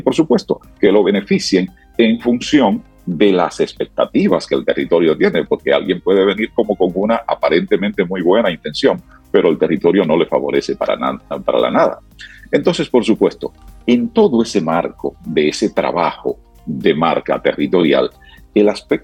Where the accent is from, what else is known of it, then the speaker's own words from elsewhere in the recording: Sabaneta, Santiago Rodríguez, Dominican Republic; El caso localista es el siguiente, es en mi pueblo, es en Sabaneta, Santiago Rodríguez.